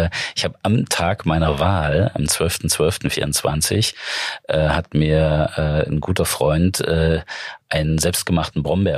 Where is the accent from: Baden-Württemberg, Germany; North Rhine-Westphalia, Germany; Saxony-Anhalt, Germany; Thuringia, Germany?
Thuringia, Germany; als Thüringer